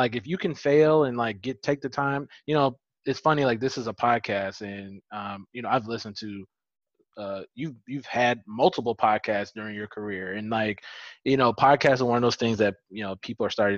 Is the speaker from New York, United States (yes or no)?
no; Oklahoma, United States; This is I'm from Oklahoma. You saw what was happening in Oklahoma.